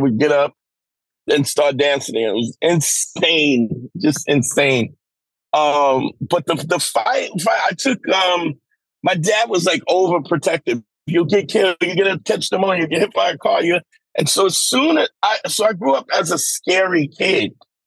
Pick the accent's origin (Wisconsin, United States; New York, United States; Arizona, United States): New York, United States; Brooklyn; imagine growing up in Brooklyn and Crown Heights, Brooklyn in the 70s and 80s. Heroin and then crack. And then, I mean, I so often think I wonder how I survived.